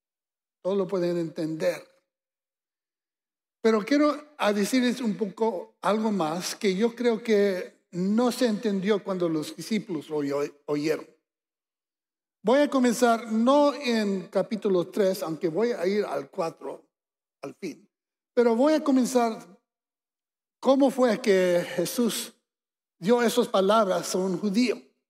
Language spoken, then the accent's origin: Spanish; Texas, United States; Les digo, bueno, mis papás se durmieron mexicanos y se despertaron tejanos. Sí, porque la cosa es que cuando México se fue, nos dejaron plantados aquí.